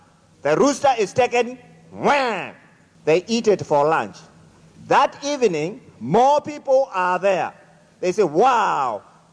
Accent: Kenya; English is a second language; moved away; and I am from Kenya. And by the way, Kenya is in Africa.

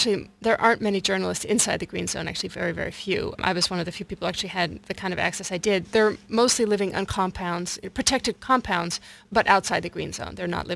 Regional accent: United States; I went there as an American with a sense of despair about the war and wanting to express something about that.

